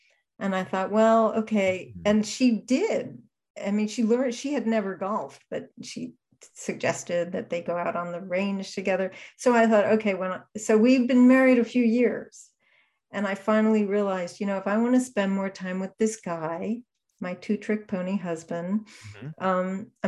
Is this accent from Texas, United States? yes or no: no; Massachusetts, United States; And my late husband and I grew up playing tennis in Western Massachusetts. We grew up together.